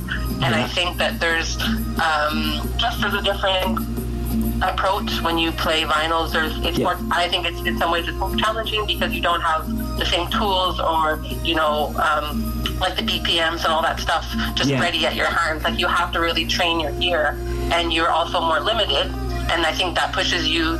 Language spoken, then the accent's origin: English; Montreal, Quebec, Canada; growing up in Montreal, in the plateau, there was just diversity just seemed normal at that point.